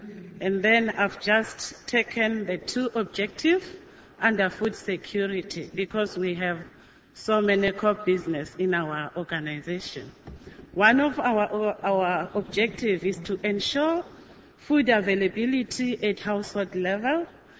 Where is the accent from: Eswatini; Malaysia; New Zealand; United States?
Eswatini; from Swaziland, from an organization of women living with HIV and AIDS.